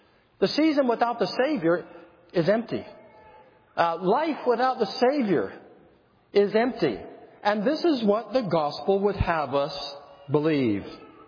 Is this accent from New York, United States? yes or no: no; California, United States; But I'm a Californian.